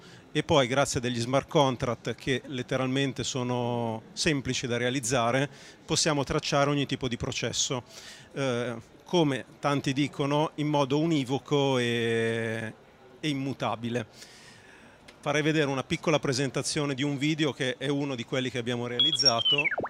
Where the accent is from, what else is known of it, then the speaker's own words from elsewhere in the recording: Switzerland; vengo dalla Svizzera.